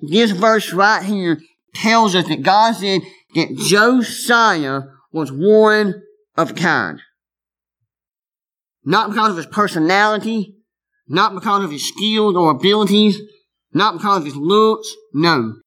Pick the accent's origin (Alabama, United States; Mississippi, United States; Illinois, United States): Alabama, United States; also born or lived in North Carolina; I used to live in North Carolina. I've lived in Alabama. I grew up in Alabama.